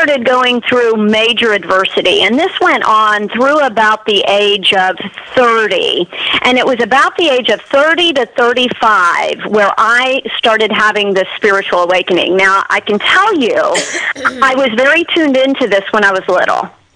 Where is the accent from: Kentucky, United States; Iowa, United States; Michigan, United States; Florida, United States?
Iowa, United States; I'm from the Midwest, so I grew up in small town Iowa, and, you know, just a very Midwestern type of family, middle class.